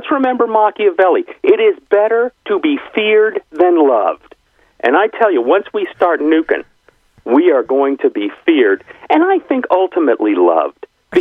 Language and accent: English; United States; I personally, as an American, I'm very excited